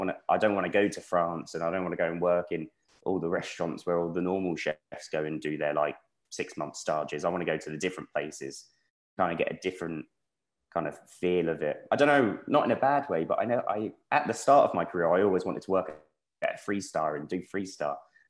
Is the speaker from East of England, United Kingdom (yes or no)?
yes; East of England, United Kingdom; not that I'm from London, I'm from Essex